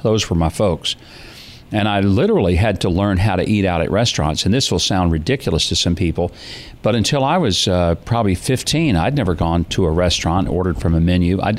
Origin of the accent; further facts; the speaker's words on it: the South, United States; I grew up in the Jim Crow South where there was racial segregation.